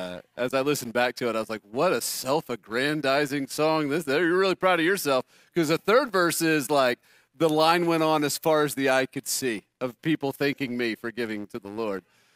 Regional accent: the South, United States; I grew up in the South in the 80s and 90s.

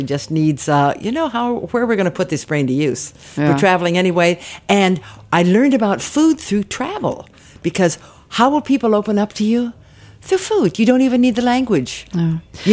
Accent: United States; I'm an American, you know, and always felt that.

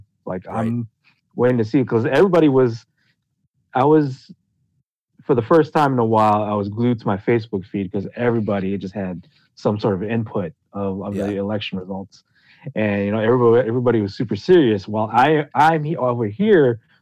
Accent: United States; born there; I was born here, so like I'm an American right. citizen, but he still might just deport me to the Philippines because, you know, different how you look

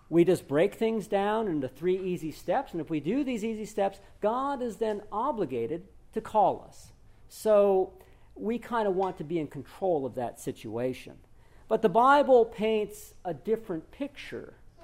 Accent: Wisconsin, United States; So I said, "Yeah, I grew up in Wisconsin, and to get to my house, you get on Interstate 35, and you drive north until it ends.

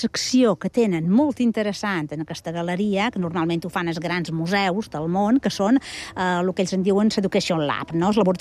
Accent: Balearic Islands, Spain; som menorquina

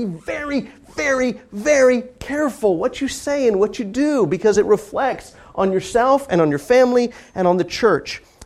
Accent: Kansas, United States; I grew up in Kansas, and the Lord's church is very few and far between up there

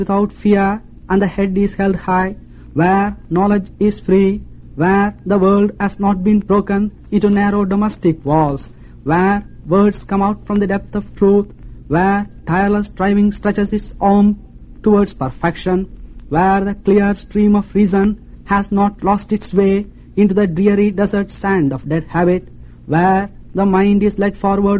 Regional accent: India; now in United States; Perhaps, as an Indian, I tend to look at the broader aspects of the problems which beset mankind. My people have long been concerned with the basic values of human life. My training as a lawyer and my experience here in America

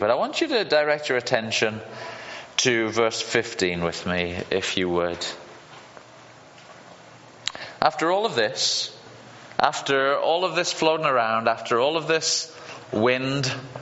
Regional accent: United Kingdom; Well, being a Brit, coming from a land where it doesn't just rain all the time, and living on the coast, it also is very, very windy.

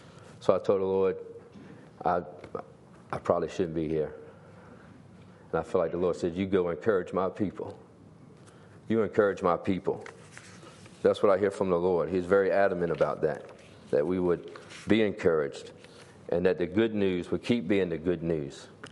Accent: Emporia, Kansas, United States; And so I grew up in Emporia

